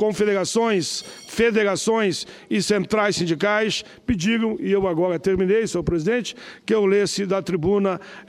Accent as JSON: {"language": "Portuguese", "town": "Caxias do Sul", "region": "Rio Grande do Sul", "country": "Brazil", "tie": "born or raised there", "said": "na minha cidade natal, Caxias do Sul"}